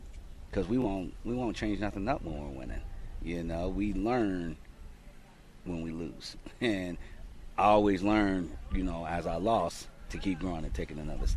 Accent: Oklahoma City, Oklahoma, United States; also born or lived in Ohio / Pennsylvania / New York / Wyoming; now in Colorado, United States; We're originally from Oklahoma, but we've gotten to see the world too. You know, we've gotten to travel, you know, live in Ohio, Pennsylvania, New York, Wyoming, and so now Colorado.

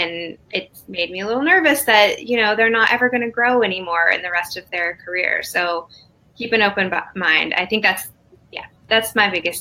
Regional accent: Arkansas, United States; I'm from Arkansas, and there was only one PT school in my state.

